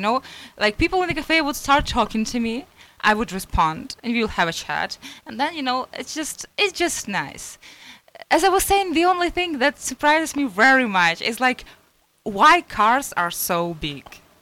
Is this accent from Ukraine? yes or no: yes; Ukraine; I'm from Ukraine, yeah.